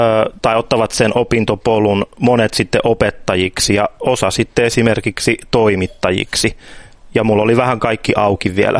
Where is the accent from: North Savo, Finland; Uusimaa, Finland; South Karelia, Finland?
Uusimaa, Finland; Mäntsälä; No mä oon Mäntsälästä, mä oon Mäntsälässä ollut papihommissakin